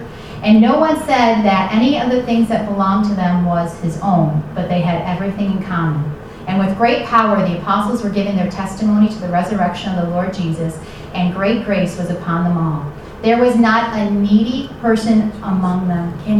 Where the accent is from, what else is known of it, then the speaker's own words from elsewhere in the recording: Buffalo, New York, United States; You know, I'm sensitive to them since I'm from Buffalo.